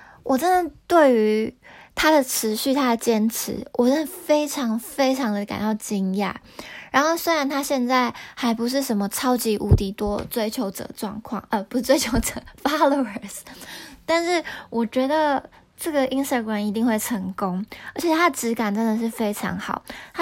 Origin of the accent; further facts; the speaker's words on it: Taiwan; now in Japan; 因为我是从台湾过来，然后我觉得流行趋势啊，跟穿衣服的方式，台湾跟日本差还蛮多的